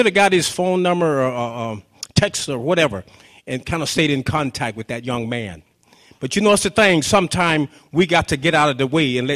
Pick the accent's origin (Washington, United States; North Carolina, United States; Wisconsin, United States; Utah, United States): Washington, United States; Yakima; And here I am from Little Yakima.